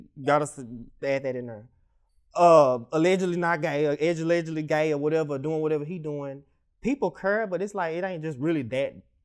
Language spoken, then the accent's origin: English; Fort Worth, Texas, United States; you got to keep in mind, I'm from Fort Worth. So it's not really a lot of gay people from Fort Worth.